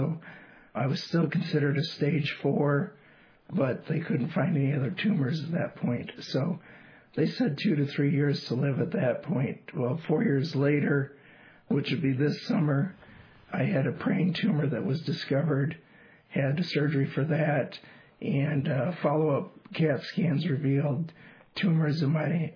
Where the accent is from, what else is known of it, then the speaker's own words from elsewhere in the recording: Terre Haute, Indiana, United States; moved away; Well, originally I'm from Terre Haute, Indiana. Came to Northland to work in the technology department